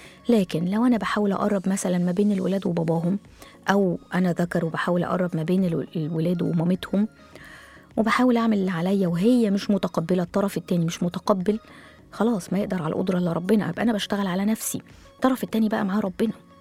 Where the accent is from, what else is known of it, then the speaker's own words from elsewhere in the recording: Egypt; وزي ما بيقولوا كده المتدارج عندنا في مصر يعني الدارج عندنا.